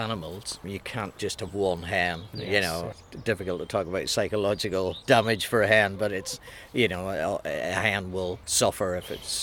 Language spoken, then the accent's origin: English; Northern Ireland, United Kingdom; I come from Northern Ireland.